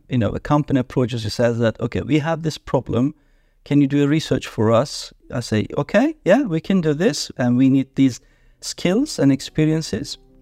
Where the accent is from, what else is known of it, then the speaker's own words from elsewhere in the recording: Turkey; English is a second language; I'm originally from Turkey.